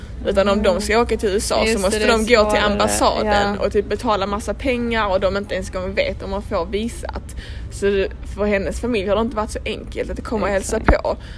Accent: Sweden; Hon frågade var jag var ifrån och att jag var från Sverige

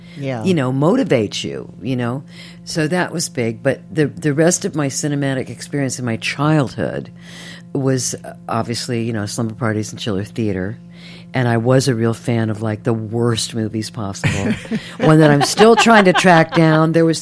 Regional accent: Columbus, Ohio, United States; I literally can't remember the first film I saw because I grew up in Columbus, Ohio.

